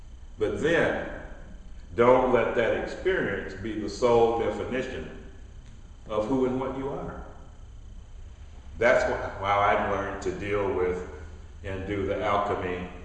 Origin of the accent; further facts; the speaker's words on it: Cleveland, Ohio, United States; I learned to do that growing up in Cleveland, Ohio